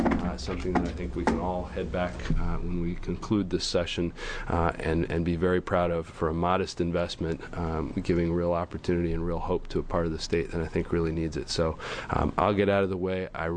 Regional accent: Beaverton, Oregon, United States; from Beaverton.

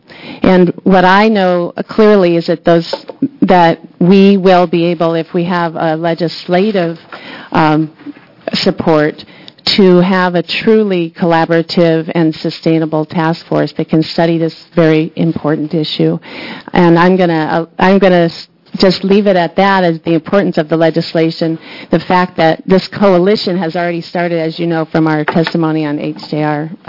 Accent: Portland, United States; from Portland, and I'm very, very happy to be back here testifying in front of you again.

